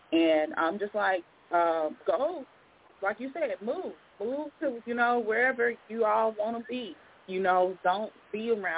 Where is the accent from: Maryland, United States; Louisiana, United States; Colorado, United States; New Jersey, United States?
Louisiana, United States; now in California, United States; I know the South, and I'm from the South, originally from Louisiana. To me, racism down there when I grew up, it was more direct.